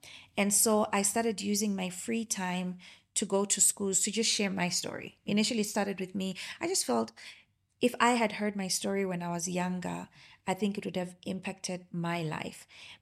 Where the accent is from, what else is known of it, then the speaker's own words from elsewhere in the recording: South Africa; I've come from South Africa.